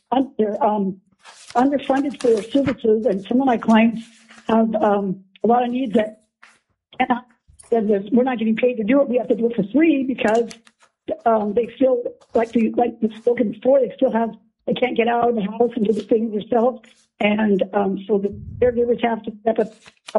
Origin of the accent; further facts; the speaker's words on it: Alaska, United States; I was born and raised in Alaska, 67 years, and I started out in Fairbanks attending nursing school, and then went to Anchorage attending nursing school, and worked in Sitka in the hospital